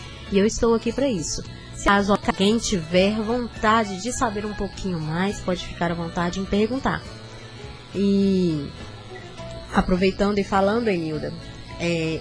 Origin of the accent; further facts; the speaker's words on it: Ferruginha, Brazil; sou de Ferruginha, tenho 37 anos e há 7 anos eu estou vitoriosa. Sou católica, apostólica romana, sou de Ferruginha